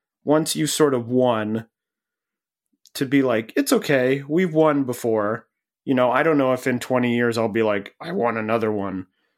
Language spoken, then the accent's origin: English; Cleveland, Ohio, United States; I grew up in Cleveland, where often the teams were very bad or would lose in sort of crushing ways